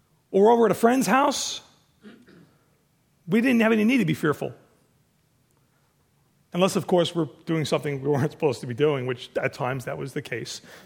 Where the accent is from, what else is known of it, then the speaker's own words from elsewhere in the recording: Farmingville, New York, United States; When I was young, I grew up on Waverly Avenue in Farmingville. It was a very busy street.